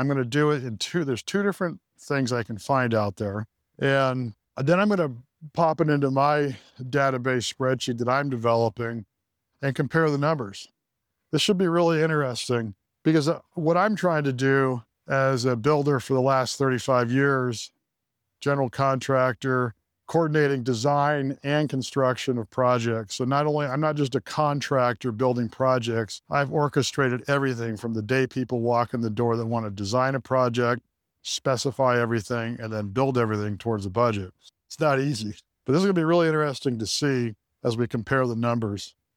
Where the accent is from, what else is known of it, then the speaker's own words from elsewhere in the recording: California, United States; I'm from California. Things cost more out here.